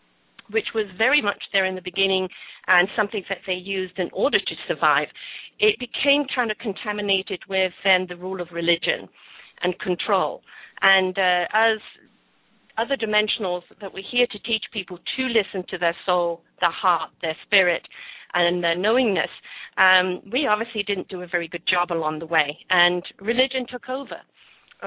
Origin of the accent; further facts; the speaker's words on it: England, United Kingdom; I'm from England, and when I was two, I was a very big, plump, healthy little girl